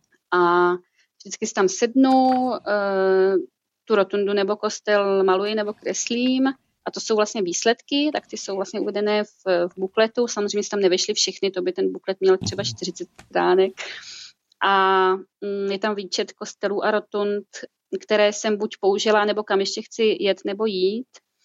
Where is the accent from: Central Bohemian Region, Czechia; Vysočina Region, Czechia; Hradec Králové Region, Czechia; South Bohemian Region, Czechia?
Central Bohemian Region, Czechia; Mělník; pocházím z Mělníka za prvé, takže ty kořeny tam jsou jasné